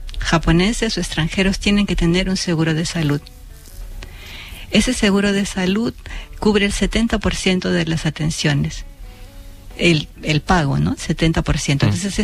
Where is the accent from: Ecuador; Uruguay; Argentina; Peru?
Peru; now in Japan; Sí, soy peruana. Y mi abuelo fue japonés.